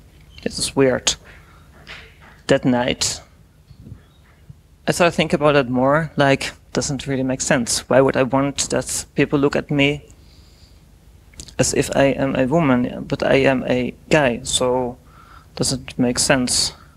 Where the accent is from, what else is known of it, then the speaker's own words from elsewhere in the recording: Netherlands; English is a second language; because I was raised in the Netherlands, so you start learning English pretty soon because you have to survive.